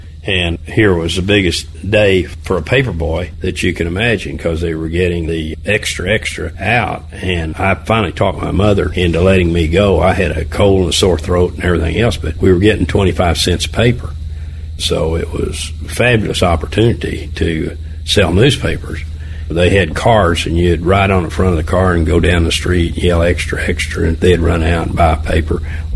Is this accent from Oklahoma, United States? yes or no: yes; Oklahoma, United States; Now, I wasn't in Western Oklahoma, I was in Eastern Oklahoma, but I was from Oklahoma